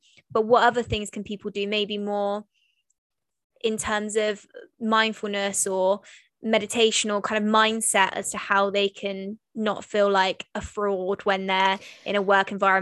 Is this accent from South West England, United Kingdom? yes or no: yes; Bath, South West England, United Kingdom; when I first started out, when I was 18 from Bath, I couldn't afford to get the train.